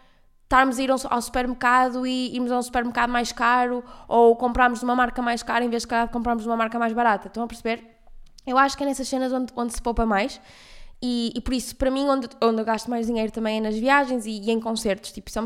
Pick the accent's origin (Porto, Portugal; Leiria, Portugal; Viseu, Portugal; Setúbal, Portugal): Porto, Portugal; now in Lisbon, Portugal; eu mudei de casa em 2018, eu vim do Porto para Lisboa e estou desde essa altura a pagar uma renda em Lisboa